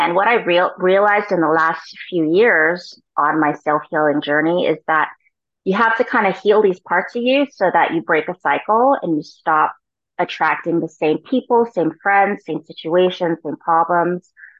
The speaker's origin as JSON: {"language": "English", "region": "California", "country": "United States", "tie": "born or raised there", "said": "To start with my backstory, I grew up in California. My mom was a single mom."}